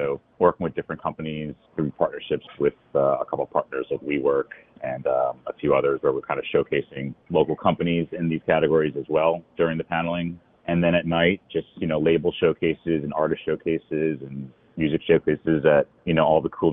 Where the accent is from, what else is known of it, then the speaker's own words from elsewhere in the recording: New Jersey, United States; also born or lived in Los Angeles; now in Durham, United States; I'm originally from New Jersey, and at the time I was out in Los Angeles living out there, and it was just a great excuse to come back to the East Coast, but like I didn't want to go back to Jersey or New York.